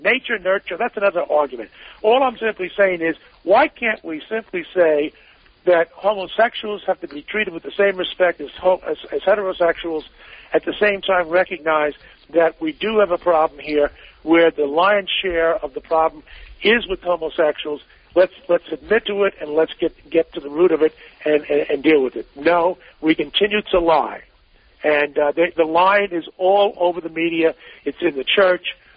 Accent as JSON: {"language": "English", "country": "Ireland", "said": "I'm Irish. My people have a problem with the drink."}